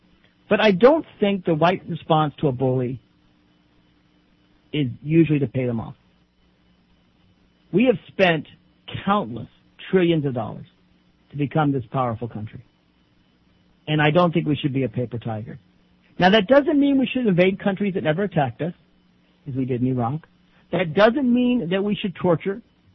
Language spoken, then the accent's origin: English; United States; Maybe that's just, you know, my home country speaking on behalf of my own people.